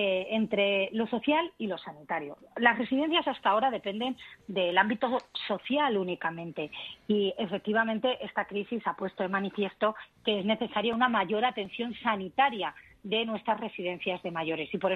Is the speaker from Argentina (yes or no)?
no; Castilla-La Mancha, Spain; yo soy de Castilla-La Mancha y aquí en Castilla-La Mancha ha sido un drama